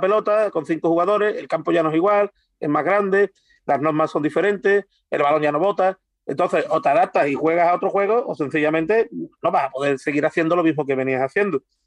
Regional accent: Andalusia, Spain; a mí como andaluz

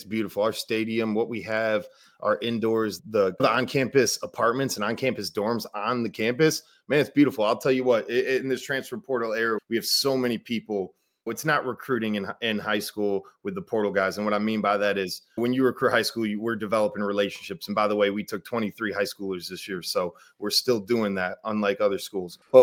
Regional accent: Michigan, United States; I'm born and raised in Michigan, as a matter of fact.

